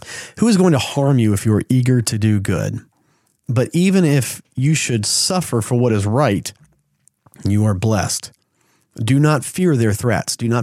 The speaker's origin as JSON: {"language": "English", "region": "Texas", "country": "United States", "tie": "born or raised there", "lives_now": "Missouri, United States", "said": "I grew up in Texas. I live in Missouri now."}